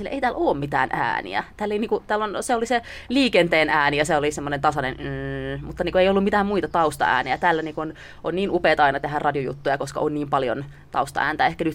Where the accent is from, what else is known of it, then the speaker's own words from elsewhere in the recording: Helsinki, Uusimaa, Finland; No mä tuun kuule Itä-Helsingistä. Se on mulle tärkeä identiteetti, tämä itähelsinkiläisyys. Oikeastaan tulen Vesalasta, mutta se on semmoinen niin pieni paikka siinä Kontulan ja Vantaan rajan välissä